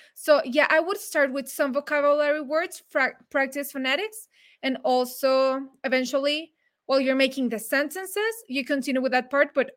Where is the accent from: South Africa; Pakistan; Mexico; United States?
Mexico; I have heard that a lot, but I'm from Mexico.